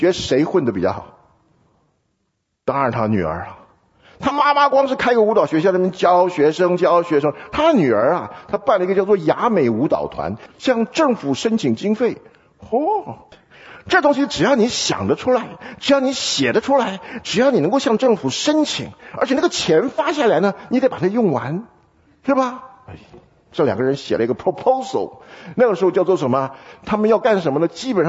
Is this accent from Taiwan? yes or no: yes; Taiwan; 因为我是从台湾来的，忘记跟大家介绍一下。